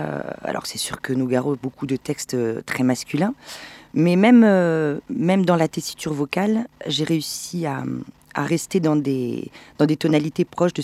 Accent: Hauts-de-France, France; born there; parce que je suis née dans le Pas-de-Calais

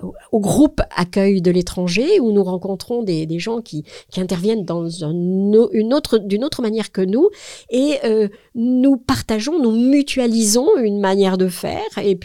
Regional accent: Clermont-Ferrand, Auvergne-Rhône-Alpes, France; enfin moi je suis de Clermont-Ferrand

